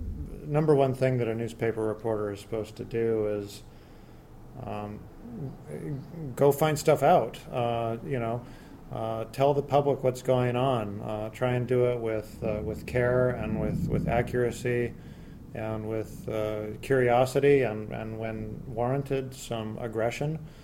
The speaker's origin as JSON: {"language": "English", "town": "Tucson", "region": "Arizona", "country": "United States", "tie": "born or raised there", "said": "A Safeway in Arizona is about a mass shooting in my hometown of Tucson."}